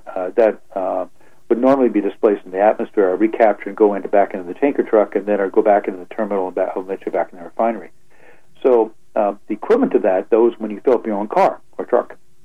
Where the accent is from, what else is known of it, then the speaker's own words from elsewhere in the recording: Saskatchewan, Canada; I was from Saskatchewan, right?